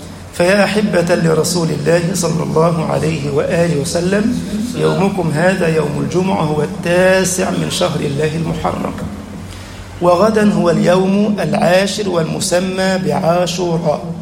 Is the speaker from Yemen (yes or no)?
no; Egypt